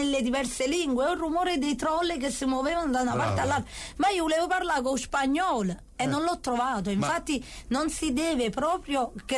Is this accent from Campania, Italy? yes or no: yes; Naples, Campania, Italy; now in Volla, Italy; Attualmente io vivo a Volla, ma comunque sono di Ponticelli.